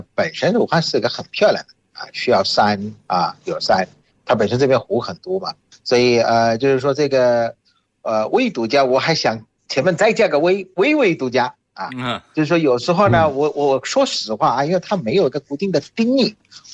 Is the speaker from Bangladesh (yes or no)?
yes; Bangladesh; Chinese is a second language; 大家好，我是来自于孟加拉国的